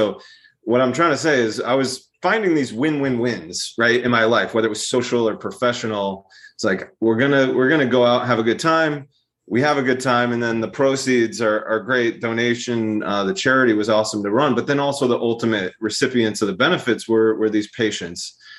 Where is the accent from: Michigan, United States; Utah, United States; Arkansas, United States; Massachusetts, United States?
Massachusetts, United States; Brookline; Turns out I'm from Brookline.